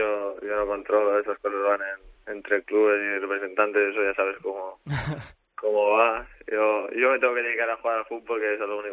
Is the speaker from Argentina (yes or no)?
no; Spain; pero que yo soy español y así lo siento